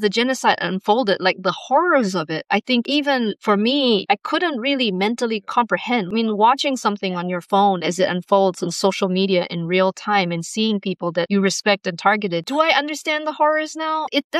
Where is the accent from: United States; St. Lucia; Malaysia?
Malaysia; because I was born and raised in Malaysia. As a Malaysian, we learned about Palestine.